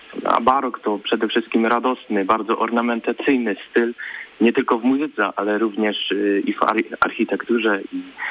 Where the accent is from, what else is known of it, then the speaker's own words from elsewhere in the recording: Opole Voivodeship, Poland; wszyscy jesteśmy z Opolszczyzny